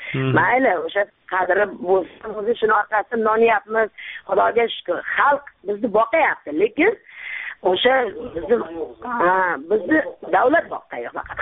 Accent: Samarkand, Samarqand Region, Uzbekistan; Samarqand.

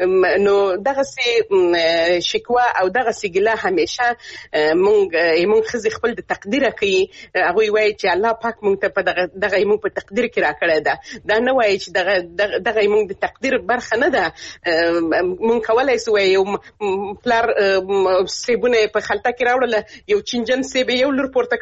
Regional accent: Helmand, Afghanistan; زه خپل د هلمند ولایت څخه يم،

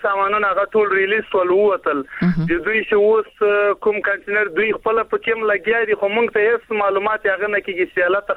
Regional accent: Afghanistan; now in Karachi, Pakistan; په پاکستان کې موږ مېشت افغانان یو د مهاجرت ژوند تیرو

